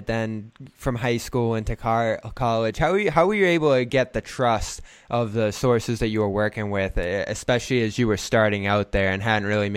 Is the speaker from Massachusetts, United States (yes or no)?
yes; Massachusetts, United States; because we're both from Massachusetts.